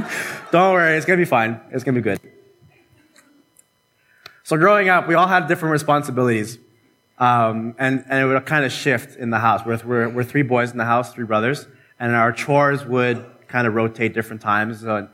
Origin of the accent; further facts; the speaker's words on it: Canada; I'm saying please, because I'm Canadian.